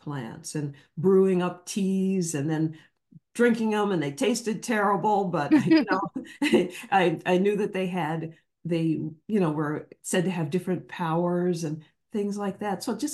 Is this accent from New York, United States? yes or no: no; Michigan, United States; I had never been in the South growing up in Michigan.